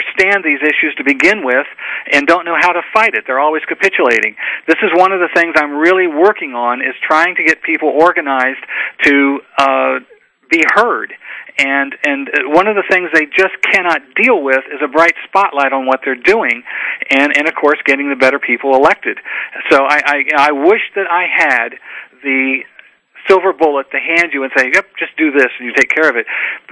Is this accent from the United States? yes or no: yes; Newark, Ohio, United States; Mark, you are from my hometown, Newark, Ohio.